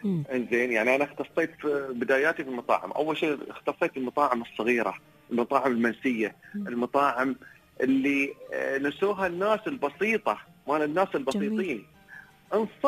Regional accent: United Arab Emirates; احنا في الامارات هنا

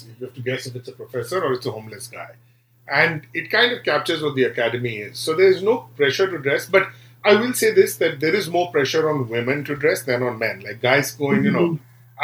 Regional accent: India; now in United States; for most of my life growing up in India and for most of my life in the US

